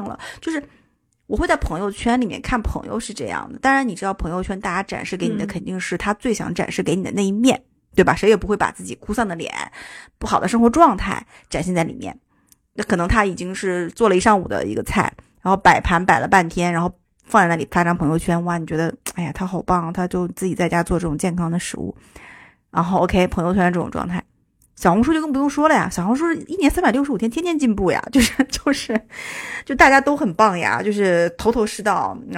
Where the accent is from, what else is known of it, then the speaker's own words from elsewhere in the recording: Northeast China, China; 因为我东北嘛，就是还是有点冷的。